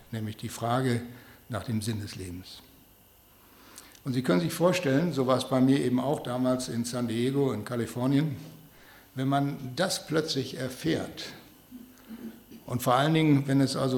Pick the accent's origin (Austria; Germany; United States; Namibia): Namibia; moved away as an adult; Ich bin in Namibia geboren und aufgewachsen. Nach dem Abitur ging es nach Göttingen zum Studium der Physik